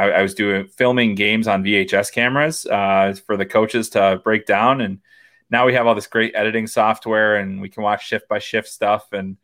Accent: Chicago, Illinois, United States; My dad was into hockey, and I grew up in Chicago, and so obviously the Blackhawks were a big deal, especially in the, I grew up in the 80s and 90s

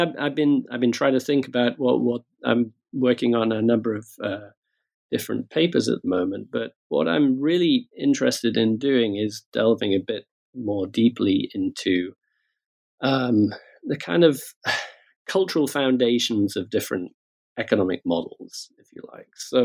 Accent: United Kingdom; I'm British. I work in Britain, spend a lot of time in the United States as well.

